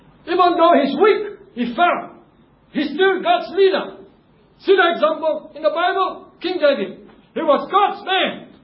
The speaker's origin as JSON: {"language": "English", "country": "Singapore", "said": "I'm Chinese, you know. Are you from China? So now I'm from Singapore."}